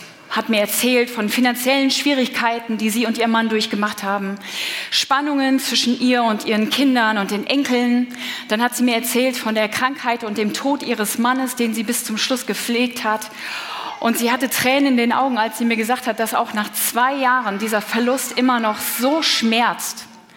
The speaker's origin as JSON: {"language": "German", "country": "Kenya", "tie": "born or raised there", "moved": "yes", "said": "Ich bin in Kenia aufgewachsen"}